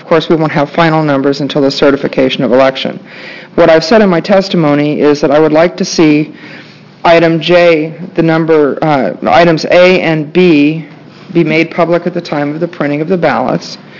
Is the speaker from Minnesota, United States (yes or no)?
no; Beaverton, Oregon, United States; I'm from Beaverton, Oregon, and I am the brand newly appointed Republican Party State Voter Integrity Chair.